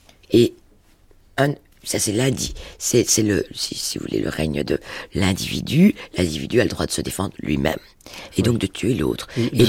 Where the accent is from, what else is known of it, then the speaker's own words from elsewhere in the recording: Belgium; born there; first language French; je suis né en Belgique de parents juifs polonais, mais le français, c'est ma langue.